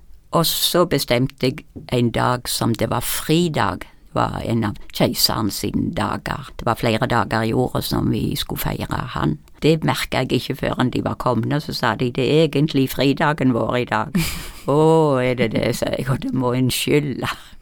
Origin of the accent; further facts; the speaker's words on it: Rennesøy, Rogaland, Norway; Da var jeg egentlig lærer hjemme på Rennesøy